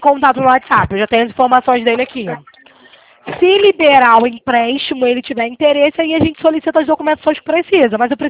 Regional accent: Rio de Janeiro, Brazil; a senhora viu que eu sou carioca.

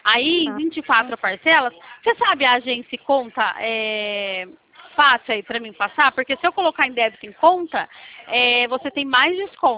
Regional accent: Campinas, São Paulo, Brazil; Eu sou de Campinas, São Paulo.

